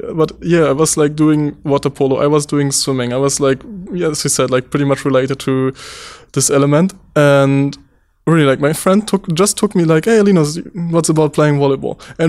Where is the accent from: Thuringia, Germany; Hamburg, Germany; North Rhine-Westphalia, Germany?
Thuringia, Germany; Gera; English is a second language; Yes, exactly. It's my hometown.